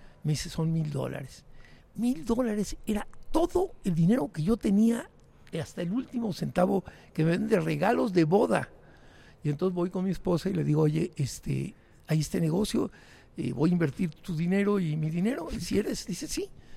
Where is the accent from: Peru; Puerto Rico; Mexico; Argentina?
Mexico; Santa Bárbara, Chihuahua; born or raised there